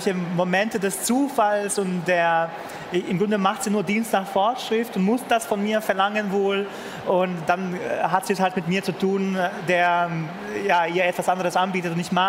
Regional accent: Bosnia & Herzegovina; dann bei uns in Bosnien, das war schon sehr überraschend

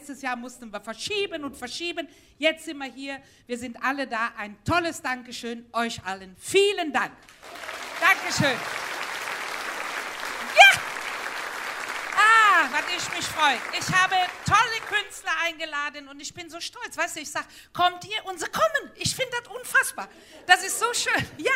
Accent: Cologne, North Rhine-Westphalia, Germany; da gab es damals bei uns in Köln das Sprungbrett, da, mitten in der Stadt

